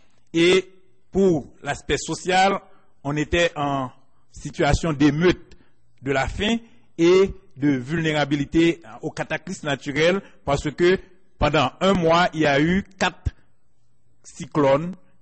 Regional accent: Haiti; En fait, je viens d'Haïti

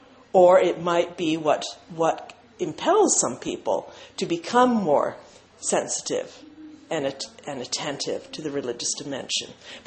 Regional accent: United States; and I say this as an American, I think, which I am

